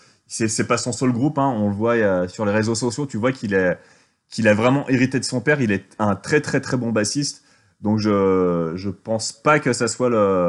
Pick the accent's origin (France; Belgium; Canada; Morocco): France; Auvergne-Rhône-Alpes; moi je viens d'Ardèche et du coup je mets de la crème de marron partout